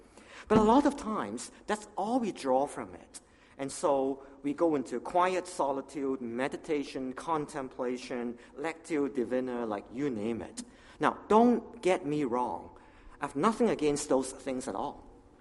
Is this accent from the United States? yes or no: no; Toronto, Ontario, Canada; I came from Toronto.